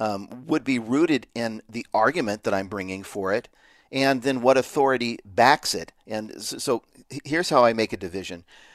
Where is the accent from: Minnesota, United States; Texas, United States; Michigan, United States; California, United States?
California, United States; Well, yes … I'm from California, too.